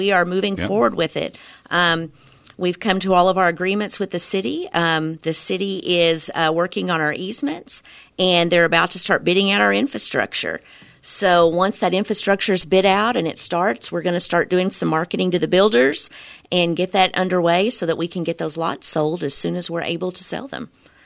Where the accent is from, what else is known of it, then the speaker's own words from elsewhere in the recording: Searcy, Arkansas, United States; also born or lived in Missouri; I was born in Searcy, Arkansas, grew up in Arkansas and Missouri, met my husband in college, and we've traveled all over the United States with his job for a long time.